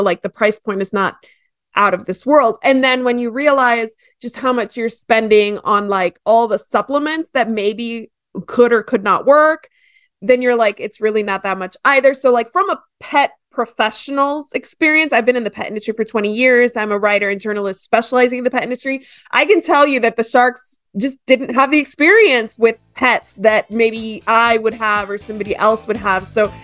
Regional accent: Miami, Florida, United States; I'm from Miami, you know, like been to the islands a lot.

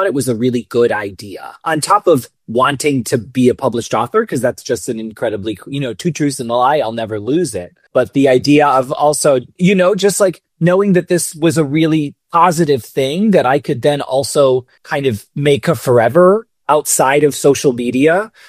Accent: Rochester, New York, United States; And then I moved from New York back to my hometown. I'm from Rochester, New York.

